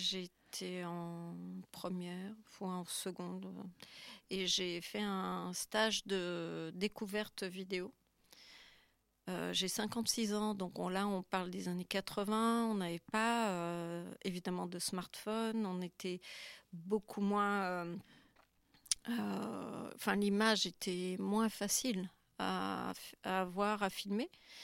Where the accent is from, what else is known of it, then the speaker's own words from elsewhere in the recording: Lyon, Auvergne-Rhône-Alpes, France; Je viens de Lyon, qui est la ville qui est des Frères Lumière